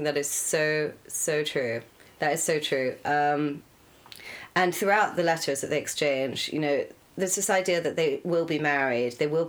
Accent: Scotland, United Kingdom; it's embarrassing that I'm Scottish and I'm reading all of her in I can't do anything resembling an accent.

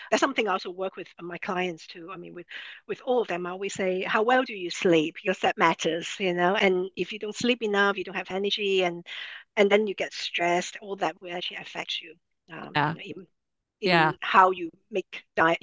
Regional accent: London, United Kingdom; moved away as an adult; also born or lived in New York / Los Angeles; now in Miami, United States; Because, you know, I moved from London. That's where I grew up. And then I moved to New York to do my master's. And then from there, I went to LA. And now I'm in Miami.

